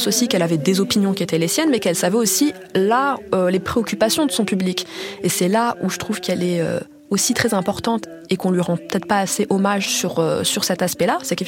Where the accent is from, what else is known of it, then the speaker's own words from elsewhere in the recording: Tunisia; je suis tunisienne